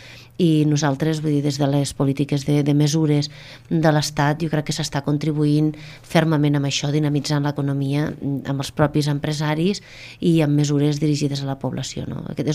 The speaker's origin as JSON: {"language": "Catalan", "region": "Catalonia", "country": "Spain", "said": "la comarca del Priorat ha sigut una comarca que sempre la gent que som del Priorat hem reivindicat"}